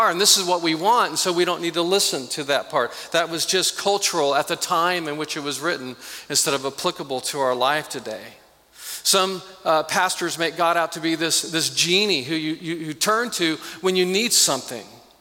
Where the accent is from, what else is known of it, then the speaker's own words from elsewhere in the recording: Kansas, United States; And little did he know that I was raised in Kansas, I was a Royals fan.